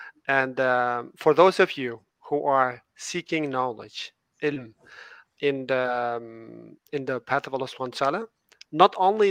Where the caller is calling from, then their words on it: Toronto, Ontario, Canada; And we have Brother Fadil joining from Istanbul. And I'm joining from Toronto.